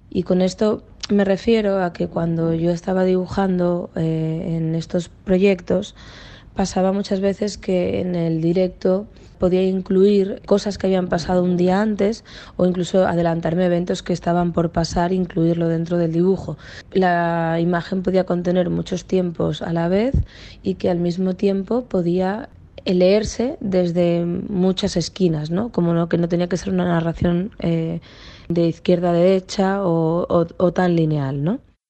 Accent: Seville, Andalusia, Spain; now in Barcelona, Spain; tengo familia italo-gallega, crecí en Sevilla y ahora mismo vivo en Barcelona.

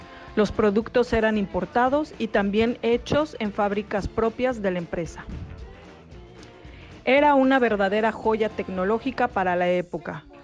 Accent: Mexico; más elegantes de la Ciudad de México. Y se trata del edificio de la primera tienda departamental en mi país, inspirada en Le Bon Marché de París.

